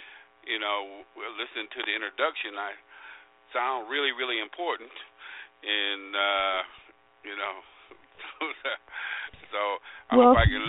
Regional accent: Quad Cities, United States; especially in the town I grew up in the Quad Cities, where all the factories are gone and those kind of things

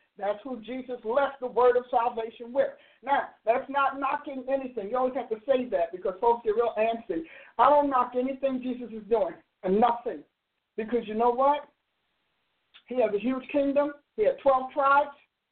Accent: Newark, New Jersey, United States; Hey, you know what? I grew up in Newark. What can I tell you?

